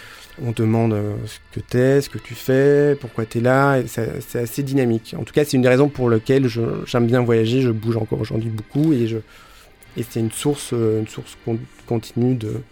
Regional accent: Marseille, Provence-Alpes-Côte d'Azur, France; je suis marseillais, je vis ici.

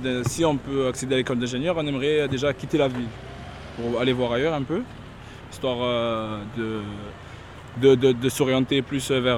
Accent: Ajaccio, Corsica, France; born there; Moi je suis né à Ajaccio aussi.

